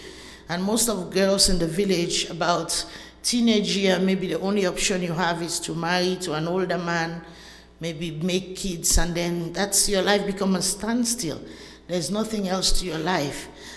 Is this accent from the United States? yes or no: no; Sierra Leone; English is a second language; And I come from Sierra Leone. It's a very teeny country in Africa. It's small as the size of North Carolina.